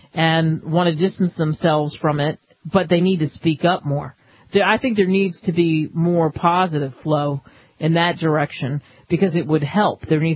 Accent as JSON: {"language": "English", "country": "United States", "said": "I love being an American. I grew up in the belly of history"}